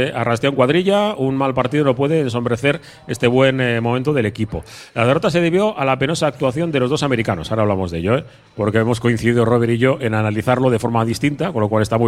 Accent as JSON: {"language": "Spanish", "town": "Bilbao", "region": "Basque Country", "country": "Spain", "said": "yo, el bilbaíno"}